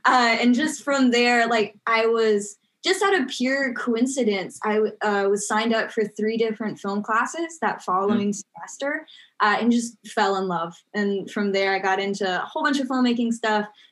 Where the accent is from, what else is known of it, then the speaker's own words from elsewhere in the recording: Belmont, North Carolina, United States; now in Wilmington, United States; originally I'm from Belmont, North Carolina, which is on the west side of Charlotte. So like 2 minutes from the Whitewater Center. So I basically grew up there.